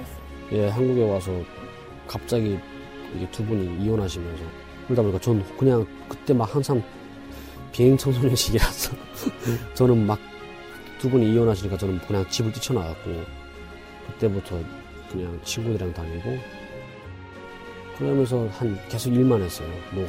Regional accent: North Korea; now in South Korea; 98년 3월에 북한을 탈북 가여서 중국에 한 4년 정도 체류되어 있다가

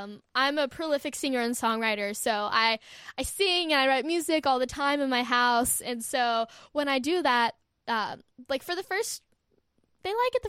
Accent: Austin, Texas, United States; So I've been looking up South by Southwest, and it's in my hometown.

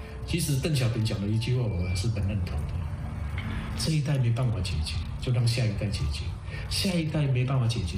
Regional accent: Taiwan; 在台湾这边土生土长，我当然希望台湾是一个主权独立的国家啊。

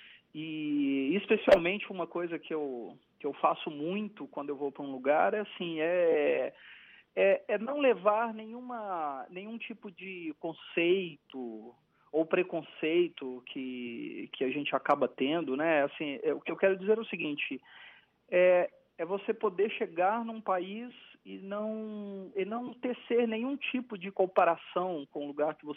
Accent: Brazil; eu, como brasileiro, né, nós temos uma aproximação cultural social e histórica com Angola muito grande

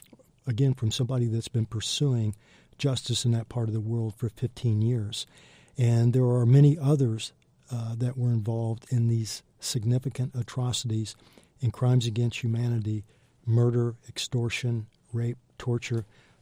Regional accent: United States; Again, not only as an American, but also for the Liberians.

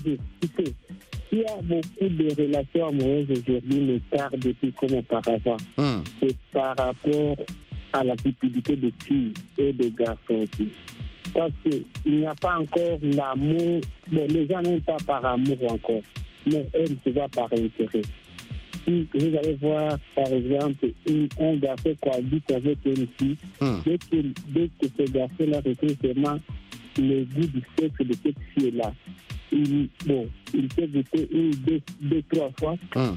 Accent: Goma, North Kivu, DR Congo

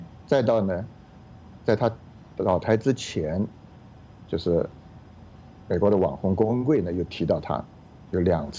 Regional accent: Chongqing, China; 我是重庆人，就是我的家，我像父母哥姐都在重庆

